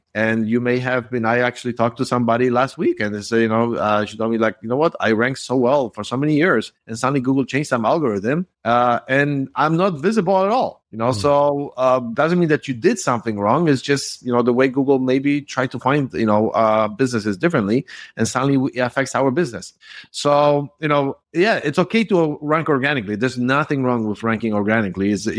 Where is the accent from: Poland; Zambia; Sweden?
Poland; Warsaw, Masovian Voivodeship; English is a second language; moved away as an adult; now in United States; I'm sure you hear my accent. I'm originally from Poland, from Warsaw. I've lived in US for about 32 years now, but I came when I was 20. So that makes me 52.